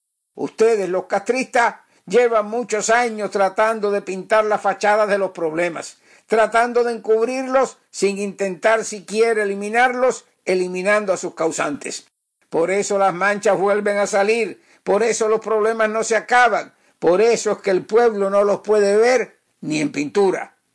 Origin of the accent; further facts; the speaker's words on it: Cuba; porque como cubano, a mí también me interesa que el medio milenio de La Habana sea celebrado como Dios manda.